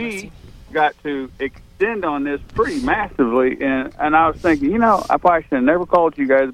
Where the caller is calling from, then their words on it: Nashville, Tennessee, United States; I'm calling from Nashville.